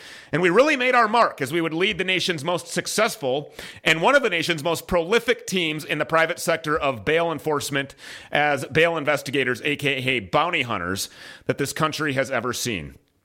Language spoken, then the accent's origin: English; Minnesota, United States; I would eventually move back here to my home state of the People's Republic in Minnesota